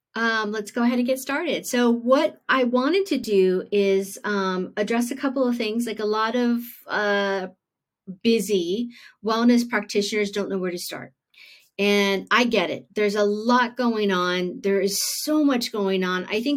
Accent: Los Angeles, California, United States; now in Auckland, New Zealand; I live in New Zealand. I am in Auckland, New Zealand. I'm originally from Los Angeles.

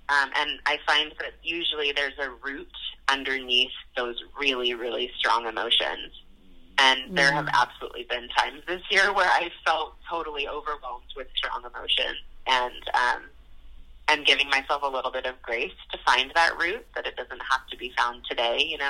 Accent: United States; now in New Zealand; I think I'm an American at heart still, so a lot of my focus is there.

